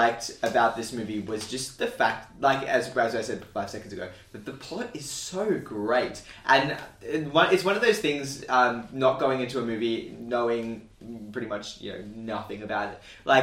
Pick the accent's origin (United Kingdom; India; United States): India; And I'm Indian, right? We have all these movies that go for, like, 4 hours.